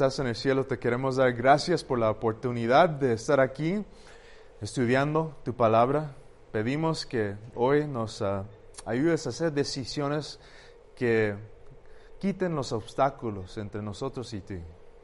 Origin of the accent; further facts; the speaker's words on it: California, United States; also born or lived in Antigua, Guatemala; yo nací en California, me crecí ahí, pero viví en Antigua 2 o 3 años. Mis papás tuvieron un restaurante vegetariano aquí. Mi papá también plantó una iglesia en San Lucas y ahí vivimos. Después me moví de regreso a California, estudié ahí